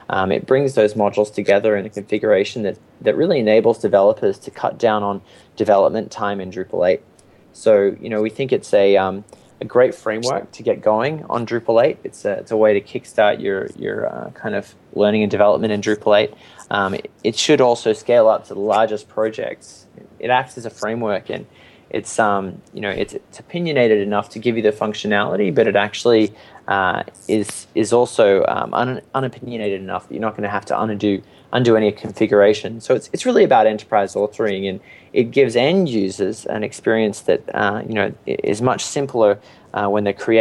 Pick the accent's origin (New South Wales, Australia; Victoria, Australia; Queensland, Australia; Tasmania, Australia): Queensland, Australia; Brisbane; also born or lived in United Kingdom; now in United States; I'm from Brisbane.